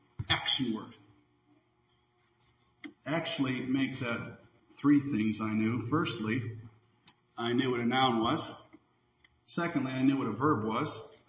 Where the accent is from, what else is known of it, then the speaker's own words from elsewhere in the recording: United States; And I'm an American, same as you. I'm a Lutheran, same as you.